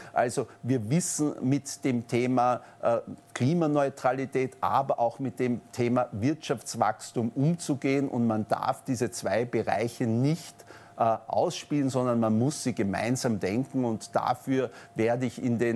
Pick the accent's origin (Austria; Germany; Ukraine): Austria; Vienna; Also ich bin ja in Wien geboren und 60 Jahre in dieser Stadt wirklich immer aktiv gewesen.